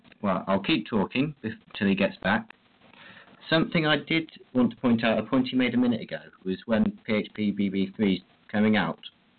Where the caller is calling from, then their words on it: United Kingdom; I'm calling from the UK.